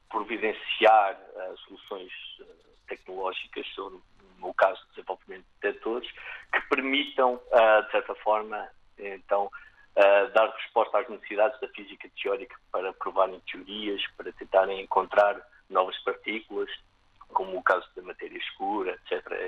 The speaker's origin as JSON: {"language": "Portuguese", "country": "Portugal", "also_born_or_lived": "Italy", "moved": "yes", "lives_now": "Czech Republic", "said": "eu quando saí de Portugal, a minha primeira paragem, como tinha dito, foi para ir para a Itália"}